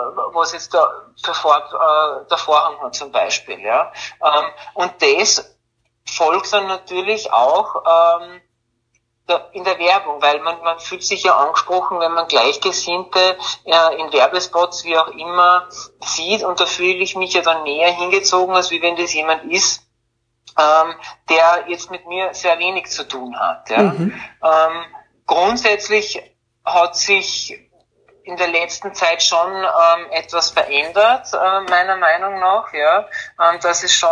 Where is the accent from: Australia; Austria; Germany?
Austria; Zell am See, Salzburg; Ich komme ursprünglich aus Zell am See, das ist in Salzburg, habe dort im Tourismusverband begonnen zu arbeiten